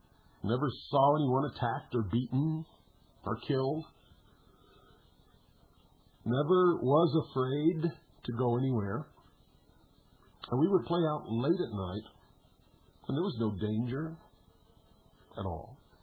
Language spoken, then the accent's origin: English; California, United States; born there; I was born in Bigsby Knowles Maternity Hospital in California on May the 6th, 1943.